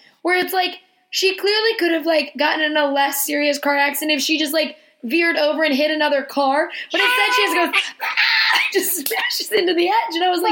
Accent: Scotland, United Kingdom; but also being Scottish and Irish, we're a lazy bunch of people.

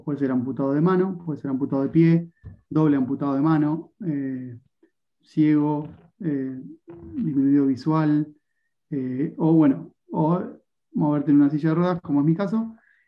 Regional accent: Ranelagh, Buenos Aires Province, Argentina; born there; nací en Ranelagh a una cuadra y media de club

